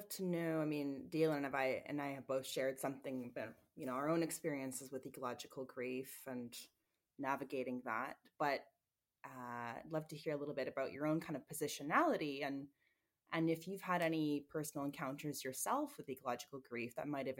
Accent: Canada; in my context growing up in Canada

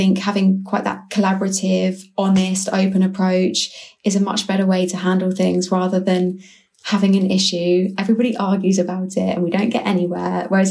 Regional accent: Dover, South East England, United Kingdom; And it's actually in my hometown of Dover, which is fantastic. It's right on my doorstep.

